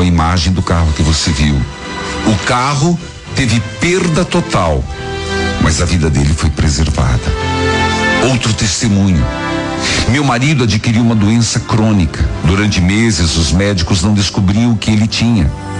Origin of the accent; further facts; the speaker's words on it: Fortaleza, Ceará, Brazil; Sou de Fortaleza, associada há vários anos.